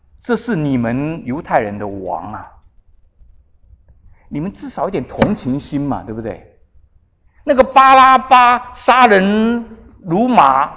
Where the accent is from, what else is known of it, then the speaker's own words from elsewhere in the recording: China; 我们中国人很少人牧师有改名叫徐耶稣